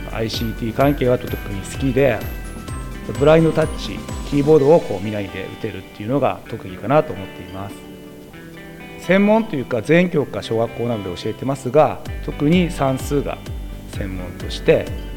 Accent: Yokote, Akita, Japan; 出身は横手市です。

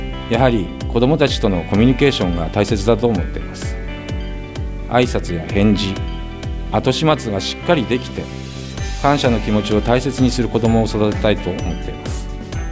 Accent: Yokote, Akita, Japan; 横手市出身です。横手南小学校、横手南中学校を卒業しています。

